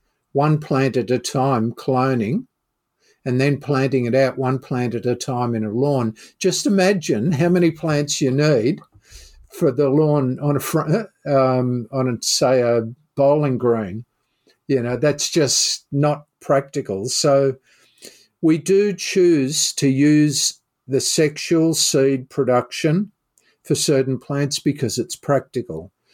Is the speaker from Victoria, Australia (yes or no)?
yes; Melbourne, Victoria, Australia; moved away as an adult; But, you know, look, I grew up in Melbourne. I went to Burnley. I was taught pronunciation of all sorts of different plant names. I moved around Victoria and everyone pronounced them pretty much the same as I did.